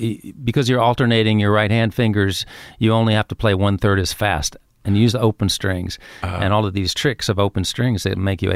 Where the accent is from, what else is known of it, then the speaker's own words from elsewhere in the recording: Manhattan, New York, United States; I grew up in Manhattan.